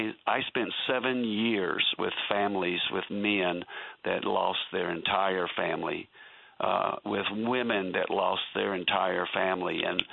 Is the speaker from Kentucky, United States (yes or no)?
yes; Kentucky, United States; or where I grew up in Kentucky.